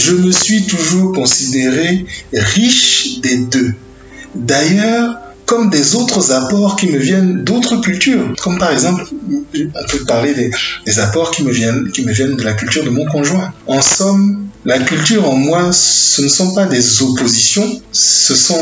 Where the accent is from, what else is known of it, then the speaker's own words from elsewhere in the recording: Lomé, Maritime, Togo; born there; also born or lived in France; Je suis né à Lomé en 1973 et en toute humilité, je suis le fruit réussi d'un papa togolais du Wawa et d'une maman française des Antilles.